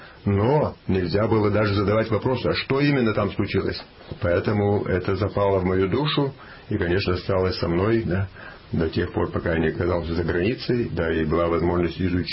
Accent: Perm, Perm Krai, Russia; moved away; И тогда впервые для меня появилась возможность после почти 29 лет навестить мой родной город Пермь.

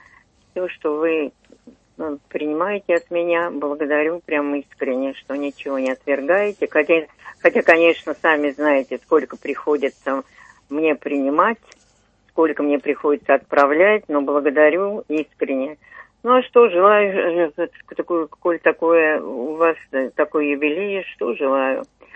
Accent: Krasnogorsk, Moscow Oblast, Russia; Я из Красногорска.

